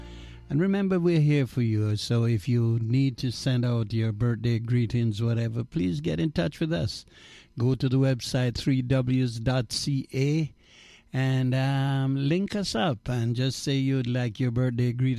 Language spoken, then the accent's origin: English; Jamaica; And I'm a Jamaican. I'm at the age where we started listening to reggae music.